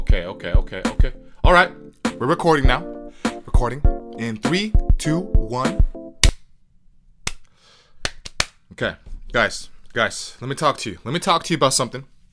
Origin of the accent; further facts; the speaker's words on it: United States; Asian Americans, Korean Americans, I'm Korean American, and I related to a lot of it.